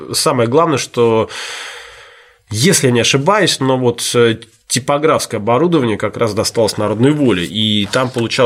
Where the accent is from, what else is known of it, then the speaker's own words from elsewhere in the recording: Saint Petersburg, Russia; Я петербуржец